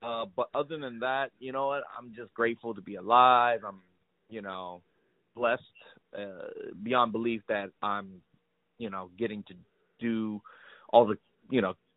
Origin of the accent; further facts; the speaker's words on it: United States; like kind of growing up in the United States, you know, while my parents, you know, like immigrated here and had to struggle for so many years, and I never even get to see any of that. Like, all I really know about is American life.